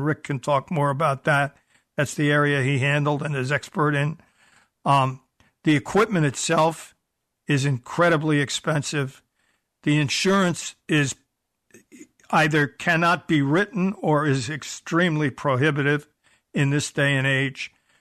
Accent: New York, United States; accent: New York; also born or lived in Buffalo; I lost my New York accent, but I never quite got the Canadian part of it, although I spent 11 years in Buffalo

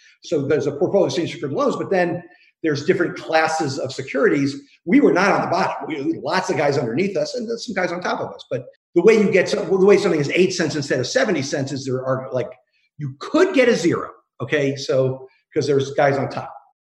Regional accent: Miami, Florida, United States; I like to think my Miami Heat are kind of the same. I grew up in Miami

